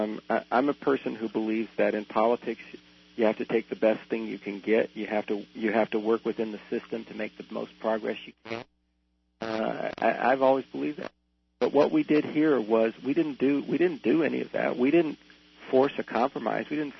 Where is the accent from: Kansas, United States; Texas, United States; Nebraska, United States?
Nebraska, United States; I grew up in a very conservative part of the country. I grew up in Nebraska. You can't get too much more conservative than Nebraska.